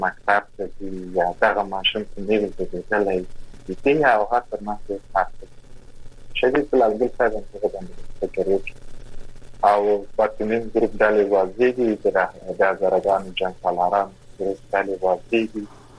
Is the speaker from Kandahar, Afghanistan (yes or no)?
yes; Kandahar, Afghanistan; لکه موږ د کندهار یو